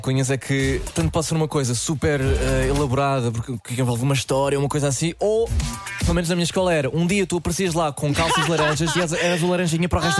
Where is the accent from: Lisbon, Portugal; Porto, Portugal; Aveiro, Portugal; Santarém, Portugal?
Lisbon, Portugal; Lourinhã; Dinossauro, porque sou da Lourinhã.